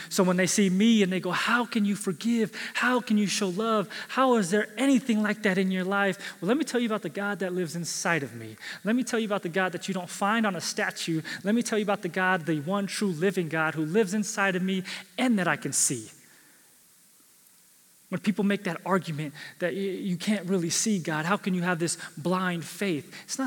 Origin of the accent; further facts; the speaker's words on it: San Diego, California, United States; I'm from San Diego. I can go stand on the beach and just look and go, yeah.